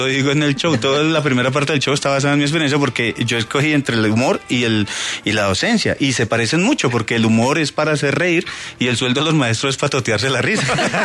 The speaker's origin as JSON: {"language": "Spanish", "country": "Colombia", "said": "así somos los colombianos cuando queremos algo, nos medimos a lo que sea"}